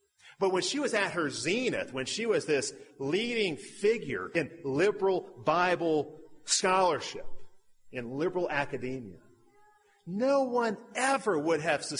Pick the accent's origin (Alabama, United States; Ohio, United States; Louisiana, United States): Alabama, United States; Birmingham; I'm an American. In fact, I'm not just an American. I'm from the South. I'm from the Bible Belt. In fact, I'm from the capital of the Bible Belt. I'm from Birmingham, Alabama. And I grew up in Christian schools and in a Christian home, and I grew up going to church.